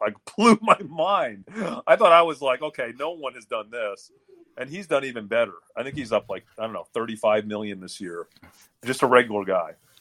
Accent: New York, United States; also born or lived in Dallas; I grew up in New York going to Chinatown having real Chinese food, right? And here I was living in Dallas, Texas.

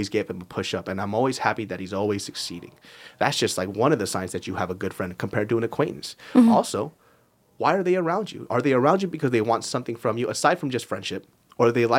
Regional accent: Sacramento, California, United States; And we grew up in South Sacramento, ghetto area, terrible education, whatever. Super poor, both of us on welfare, whatever.

